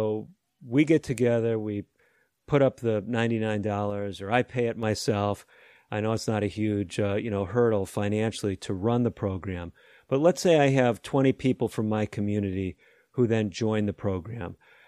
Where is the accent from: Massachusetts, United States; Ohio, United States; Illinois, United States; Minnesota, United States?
Illinois, United States; Chicago; now in Indiana, United States; I'm currently based in northern Indiana, close to where my roots are. I grew up actually in the Chicago area.